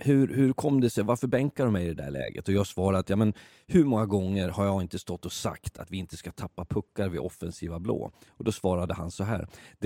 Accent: Leksand, Dalarna County, Sweden; så var jag på några matcher i Leksand där jag kommer ifrån

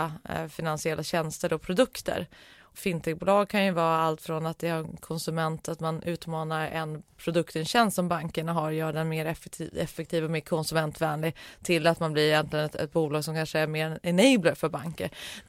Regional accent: Norrland, Sweden; Ursprungligen så är jag uppvuxen i Norrland, men det var ju väldigt länge sedan. Men i en entreprenöriell familj

